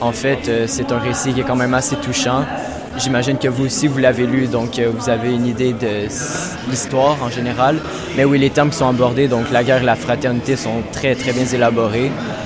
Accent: Quebec, Canada; nous, on vient du Québec. Donc, ça a quand même été une grosse aventure pour nous dès le départ.

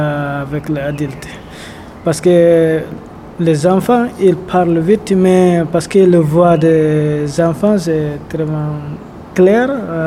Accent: Guinea; French is a second language; moved away as an adult; now in France; Et j'ai 26 ans, je viens de Guinée-Conakry. J'ai arrivé en France en 2018.

